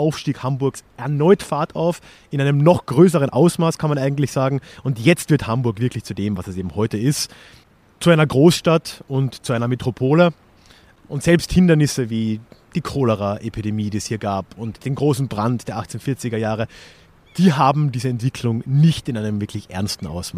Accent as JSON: {"language": "German", "country": "Austria", "said": "Ich meine, als Österreicher bin ich das ja doch gewöhnt, ne?"}